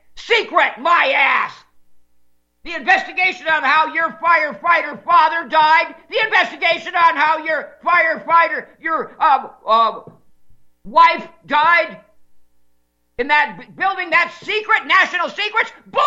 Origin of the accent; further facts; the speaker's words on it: California, United States; now in North Dakota, United States; I'm in North Dakota. I'm not in California. I grew up in California.